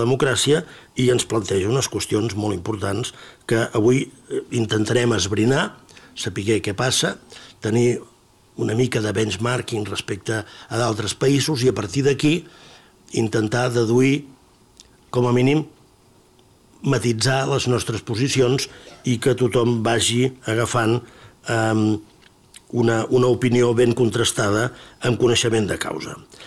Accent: Catalonia, Spain; I vostè d'on ve? Vinc de Catalunya.

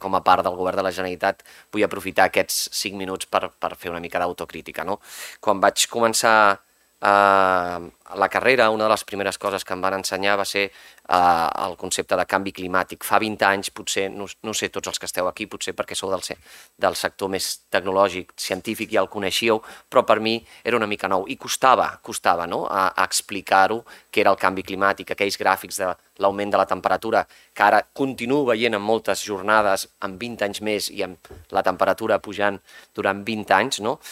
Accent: Mataró, Catalonia, Spain; sóc de Mataró, però la meva carrera, l'estudi de Ciències Ambientals, ho vaig fer aquí a Girona. En realitat, Girona és com la meva segona casa, perquè vaig marxar de Mataró pensant que estaria un any

